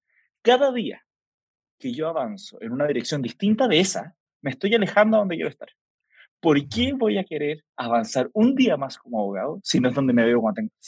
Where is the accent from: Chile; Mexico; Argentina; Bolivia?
Chile; Santiago, Santiago Metropolitan Region; Chileno, nacido y criado en Santiago de Chile, que es la capital de Chile.